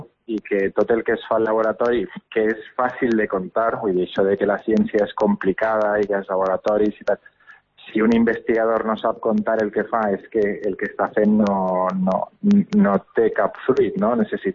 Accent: Castelló, Valencian Community, Spain; perquè al final som de Castelló, no?

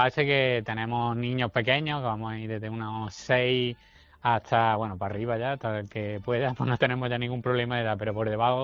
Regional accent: Archidona, Andalusia, Spain; Pues yo lo he hecho allí en mi pueblo, en Archidona, pues yo soy de Archidona, sí.

